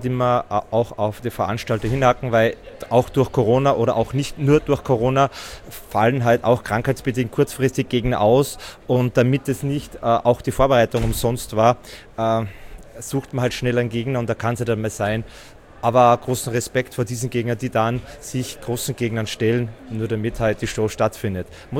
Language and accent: German; Styria, Austria; Weil ich bin aus der Steiermark und wir sind jede Woche früher runtergefahren